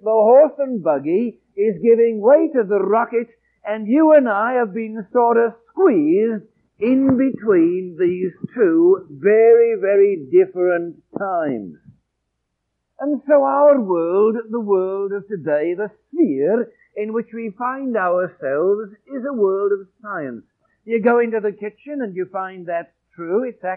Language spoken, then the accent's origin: English; New Jersey, United States; I come from New Jersey.